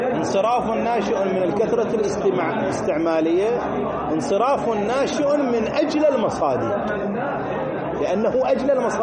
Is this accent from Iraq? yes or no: yes; Iraq; now in Germany; والله أنا في ألمانيا وأنا عراقي